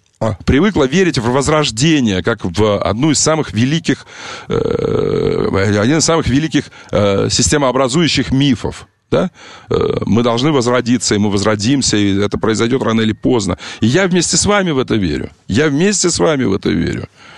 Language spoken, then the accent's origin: Russian; Kharkiv, Kharkiv Oblast, Ukraine; А я вам скажу, харьковчанин, не учите меня украинскому. Я его не знаю. Я учил его от своих родственников.